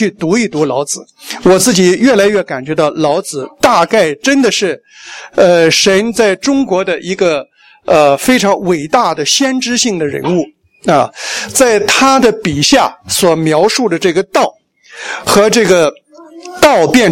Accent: Taiwan; 尤其咱们台湾人啊

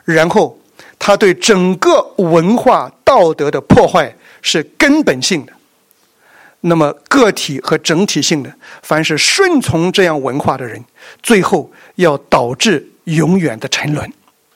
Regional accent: Shandong, China; 这也是大概我们山东人引以为骄傲的地方

